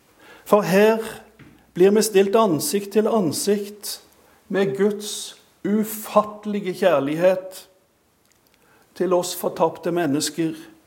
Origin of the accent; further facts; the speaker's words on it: Jørpeland, Rogaland, Norway; Hjemme på Jørpeland bedehus, der henger der et svært maleri.